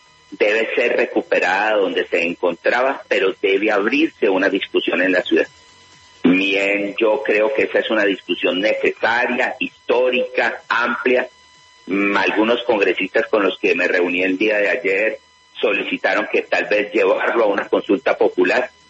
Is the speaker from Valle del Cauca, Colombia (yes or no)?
yes; Cali, Valle del Cauca, Colombia; sé que como sociedad y como caleños vamos a recuperar esto en pocos meses